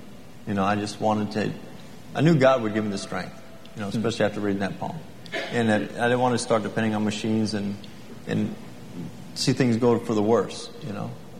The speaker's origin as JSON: {"language": "English", "region": "California", "country": "United States", "tie": "born or raised there", "said": "Before my accident, I grew up in San Fernando Valley."}